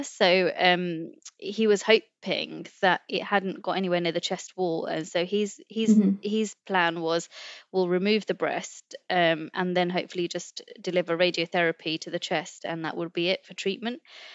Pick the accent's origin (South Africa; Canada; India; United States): India; I think as an Indian woman, that was just so difficult for me to even embrace or contemplate.